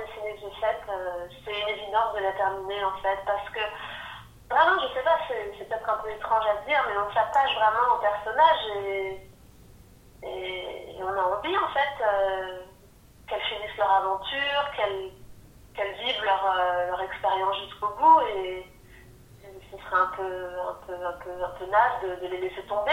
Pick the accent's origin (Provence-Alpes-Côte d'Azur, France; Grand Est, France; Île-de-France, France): Île-de-France, France; Paris; now in Belgium; je viens de Paris, j'ai emménagé en Belgique